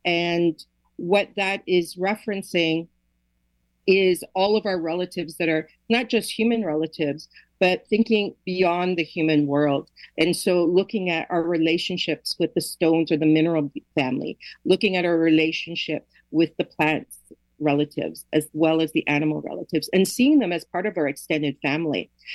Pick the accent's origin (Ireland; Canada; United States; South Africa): Canada; Toronto, Ontario; also born or lived in Nova Scotia; now in Toronto, Canada; I was born in Mi'kma'ki territory, which is also known today as Nova Scotia. But I live in Toronto. And so Toronto, or Takaronto, has been my home since a young child. So I've been here for 50 years. My ancestry, I'm Mi'kmaq, Black, and Irish.